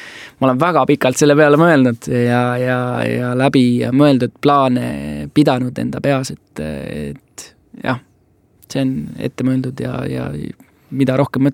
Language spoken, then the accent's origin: Estonian; Saare County, Estonia; Mul on hea meel selle üle, et ma saan endale öelda seda, et ma olen saarlane. Et ma olen Saaremaal pärit